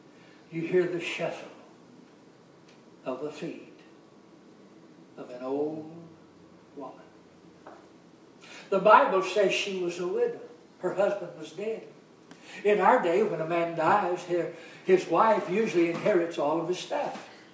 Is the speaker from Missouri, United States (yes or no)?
no; Alabama, United States; Now, I'm from Alabama, and in Alabama, much means much.